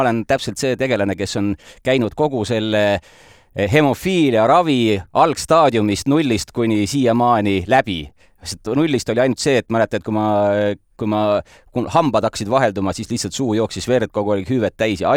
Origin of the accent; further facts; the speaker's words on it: Tartu, Tartu County, Estonia; born there; Sündisin Tartus